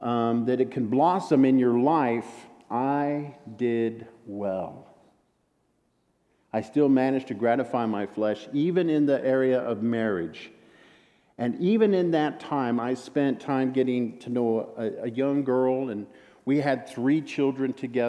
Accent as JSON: {"language": "English", "town": "Manhattan", "region": "Kansas", "country": "United States", "tie": "born or raised there", "said": "it was never in the mindset of … years ago growing up in Manhattan, Kansas"}